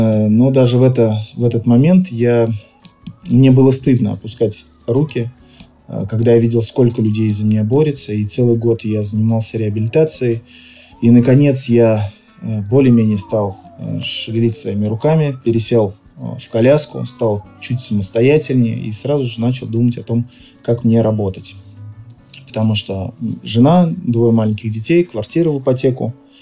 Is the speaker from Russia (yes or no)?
yes; Tver, Tver Oblast, Russia; Я родился в Твери, всю жизнь здесь прожил. Я, собственно говоря, тверичанин коренной.